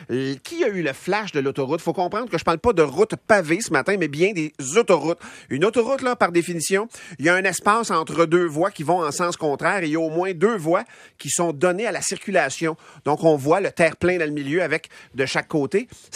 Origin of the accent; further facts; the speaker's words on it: Ontario, Canada; Et c'est chez nous, en Ontario, donc l'autoroute la plus fréquentée.